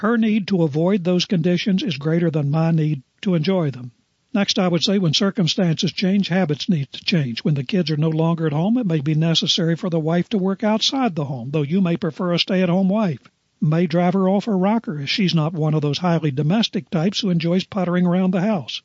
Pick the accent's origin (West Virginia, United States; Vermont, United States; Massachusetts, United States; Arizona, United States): West Virginia, United States; born there; I was born in the Depression era in a southern West Virginia coal mining camp, uglier than sin, rougher and rowdier than a Wild West town.